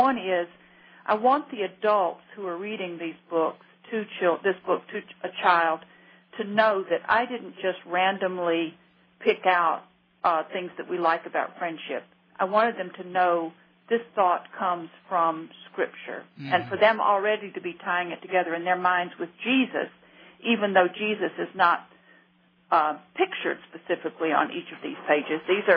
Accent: Georgia, United States; Well, my husband is. I'm from Georgia, but close enough.

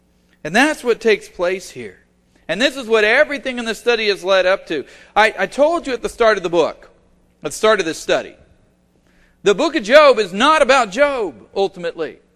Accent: Oklahoma, United States; Of course, I'm from Oklahoma, and I will tell you, whirlwinds get your attention.

